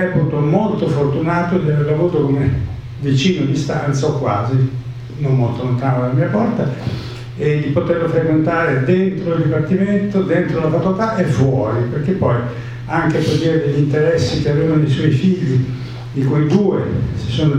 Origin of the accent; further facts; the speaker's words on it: Venice, Veneto, Italy; noi settentrionali, io sono veneziano